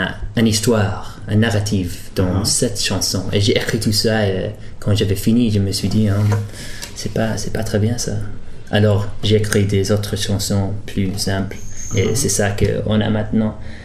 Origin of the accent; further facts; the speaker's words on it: England, United Kingdom; French is a second language; Mais non, je suis anglais. Et si j'ai des problèmes à parler aujourd'hui, je ne suis pas stupide, mais j'ai des problèmes avec la langue.